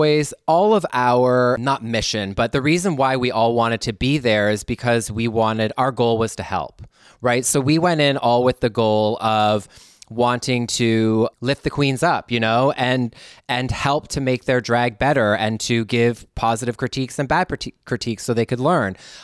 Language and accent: English; Canada; now in Los Angeles, United States; to be able to also go back to my homeland as a Canadian.